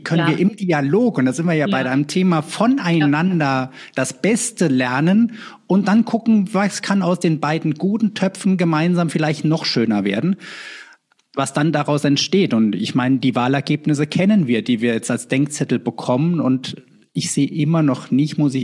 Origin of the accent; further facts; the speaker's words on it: Germany; ich bin ja Deutscher